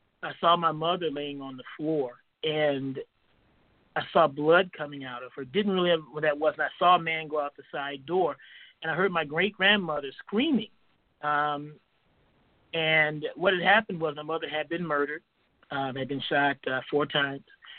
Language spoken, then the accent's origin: English; Detroit, Michigan, United States; Yeah, I was raised in Detroit, Michigan, and I was about 3 years old.